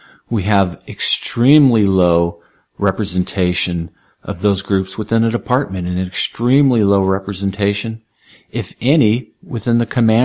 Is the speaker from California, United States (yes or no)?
yes; California, United States; So, born and raised in San Diego County, so native here, and I really enjoy the county.